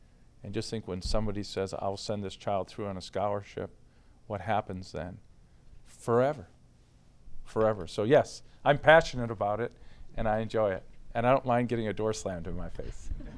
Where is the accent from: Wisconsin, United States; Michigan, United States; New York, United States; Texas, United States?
Wisconsin, United States; Milwaukee; I grew up where you really had to be a loyal fan. So I grew up in Milwaukee. I used to watch the old Braves games.